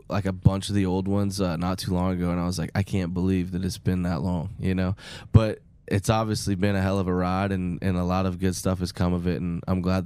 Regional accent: Terre Haute, Indiana, United States; and I'm from Terre Haute, Indiana, so about 25 minutes from Paris, Illinois.

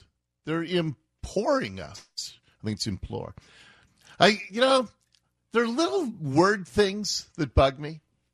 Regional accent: Ballard, Washington, United States; I grew up in Calvary Lutheran Church in Ballard.

